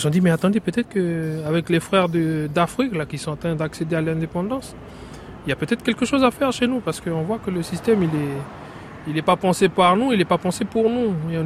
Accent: New Caledonia; Nous, on est des Kanak, et puis fiers de l'être, c'est ça le truc.

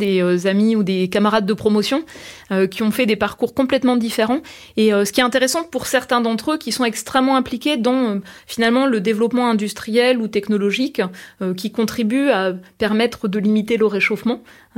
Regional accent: Grand Est, France; accent: Lorraine; Alors, j'ai gommé une partie de mon accent lorrain. Je m'en rends compte parce que quand je retourne en Lorraine

